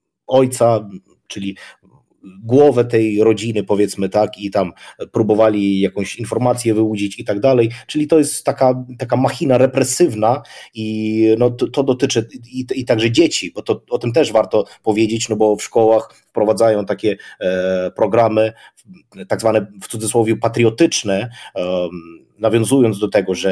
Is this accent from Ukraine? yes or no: yes; Zaporizhzhia Oblast, Ukraine; No ja pochodzę też z jednego z takich terenów teraz okupowanych, to jest obwód zaporowski, mała wioska w okolicach Enerhodara.